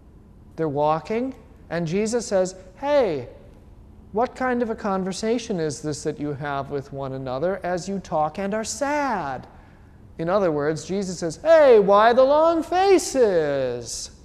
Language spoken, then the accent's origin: English; Scotland, United Kingdom; Besides, I'm not Italian, I'm Scottish.